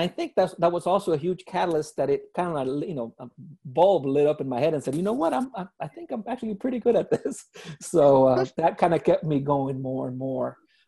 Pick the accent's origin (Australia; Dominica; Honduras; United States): Honduras; I was born and raised in Honduras, as y'all know.